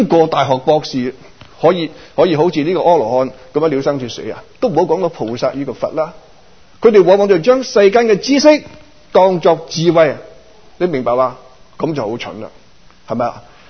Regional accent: Guangdong, China; 所以呢我們廣東人用廣東人的術語、廣東人的說話去說

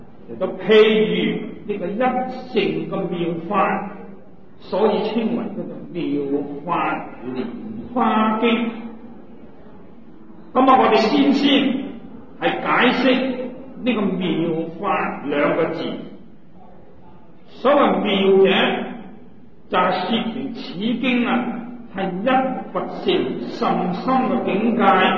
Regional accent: China; 那么说明我们中国人啊，对于

